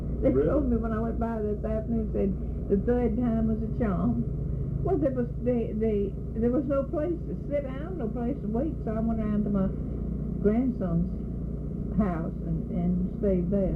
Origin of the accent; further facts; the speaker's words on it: Myersville, United States; I was born in Myersville, born on a plantation right near there, Myersville, then after I was in college, we moved into the city under Myersville.